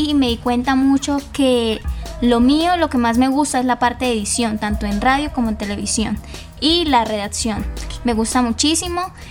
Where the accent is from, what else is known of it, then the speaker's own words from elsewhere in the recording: Bucaramanga, Santander, Colombia; No, yo soy de Bucaramanga, vengo del SEAD de Bucaramanga.